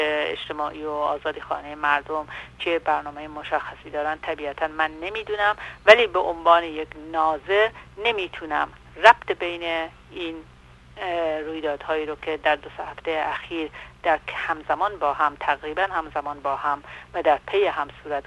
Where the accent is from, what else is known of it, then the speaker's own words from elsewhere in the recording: Iran; برای من خب به عنوان یک ایرانی بسیار دردناک بود